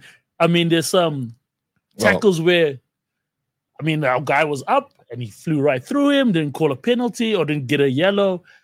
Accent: South Africa; Then maybe I'm just being a South African about this

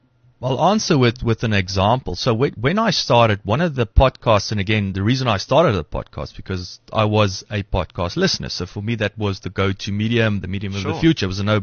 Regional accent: Welkom, Free State, South Africa; I grew up in Welkom, learned to fight there.

